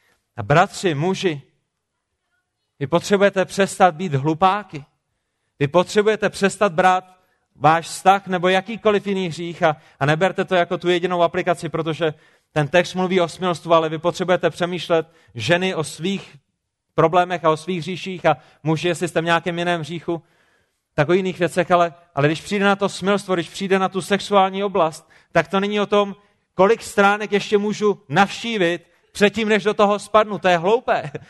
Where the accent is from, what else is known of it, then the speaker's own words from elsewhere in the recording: Prague, Czechia; Já jsem z Prahy a rozdělával jsem oheň